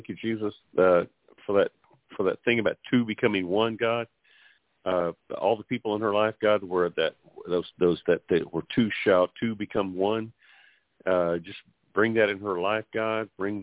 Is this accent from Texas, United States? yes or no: yes; Farwell, Texas, United States; I came from a little town called Farwell, Texas, and then everybody we knew lived in Clovis. It was about 8 minutes away